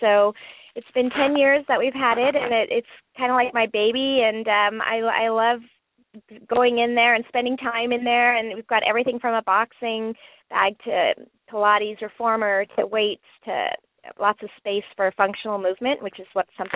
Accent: Canada; moved away as an adult; also born or lived in Germany; now in Los Angeles, United States; I grew up in Canada, and I moved to L.A. probably, like you said, when I worked for the Raiders in the mid-'80s. That was sort of my foray into that scene. But I grew up in Canada, and I was born in Germany, and my parents are from India.

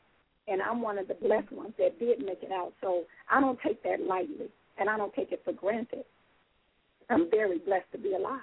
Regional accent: Hattiesburg, Mississippi, United States; also born or lived in California; So I was raised in Hattiesburg and California, and I would go back and forth up into the 10th grade.

